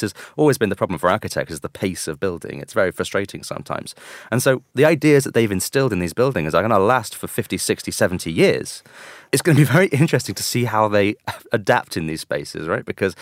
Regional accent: United Kingdom; to see, as a British citizen, these kind of rallies taking place around Columbus Circle and down Fifth Avenue

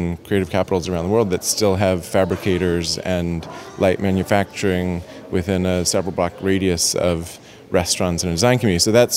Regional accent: Brooklyn, New York, United States; We pretty quickly centered on New York, not least of which because I'm personally from Brooklyn, so it made it very convenient.

